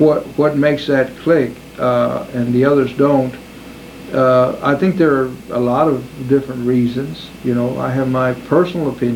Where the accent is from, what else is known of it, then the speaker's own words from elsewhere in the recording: San Antonio, Texas, United States; because I'm from San Antonio, he's from San Antonio.